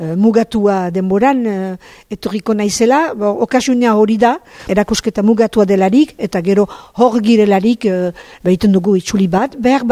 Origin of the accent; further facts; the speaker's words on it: Saint-Palais, Nouvelle-Aquitaine, France; nola Donapaulo ondoa naiz